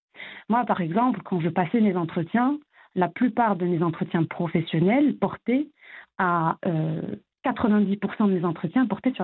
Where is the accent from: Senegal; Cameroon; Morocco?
Morocco; Casablanca, Casablanca-Settat; moved away as an adult; now in Paris, France; Alors moi, je suis arrivée en 2009 en France. J'ai étudié à Casablanca, j'ai grandi à Casablanca. J'ai passé mes études jusqu'au bac au Maroc.